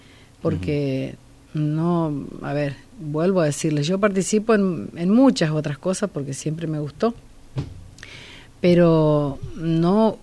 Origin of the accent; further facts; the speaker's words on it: General Pinedo, Chaco, Argentina; porque soy oriunda de General Pinedo